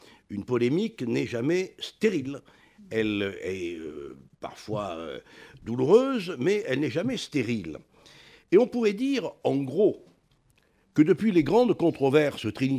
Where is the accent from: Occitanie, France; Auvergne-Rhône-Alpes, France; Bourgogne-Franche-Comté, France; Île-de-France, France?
Occitanie, France; Chamborigaud; Ensuite, c'est à Montpellier, et je suis originaire de Chamborigo. Donc, voilà, nous sommes quand même voisins.